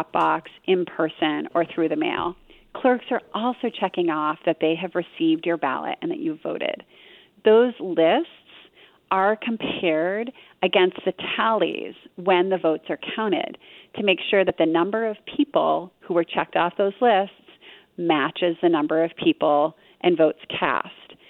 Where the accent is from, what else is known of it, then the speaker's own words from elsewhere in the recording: Ellsworth, United States; with my hometown Rotary, the Ellsworth Rotary.